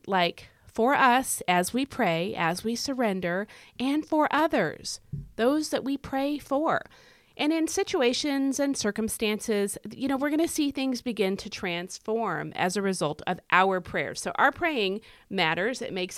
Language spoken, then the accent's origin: English; United States; accent: American; So where I live, which is in America, I'm sure you can tell by my accent